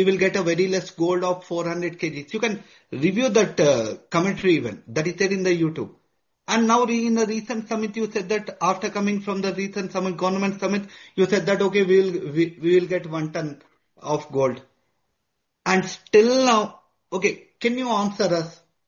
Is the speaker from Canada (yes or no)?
no; Hyderabad, Telangana, India; because I'm from Hyderabad and I visited, I know the plant.